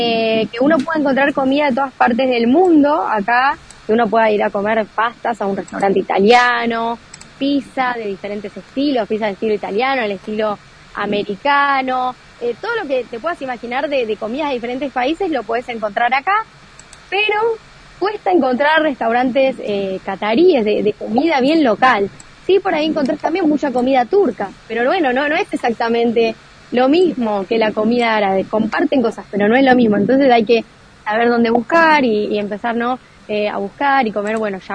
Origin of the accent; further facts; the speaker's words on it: Argentina; Y bueno, yo como única argentina, lo siento como un privilegio, ¿no? Estar acá y ser la única argentina.